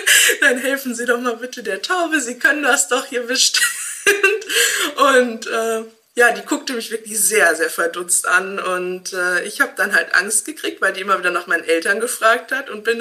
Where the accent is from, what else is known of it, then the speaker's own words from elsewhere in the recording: Hamm, North Rhine-Westphalia, Germany; ich komme aus Hamm